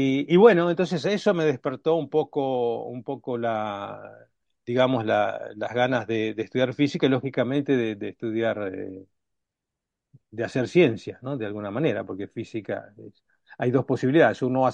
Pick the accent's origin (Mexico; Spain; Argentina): Argentina; moved away as an adult; now in Italy; yo nací en Argentina y estudié en Argentina, o sea, digamos que estudié siempre hasta ahora, pero en Argentina también, hasta que vine aquí a trabajar a Italia, ya era adulto, digamos.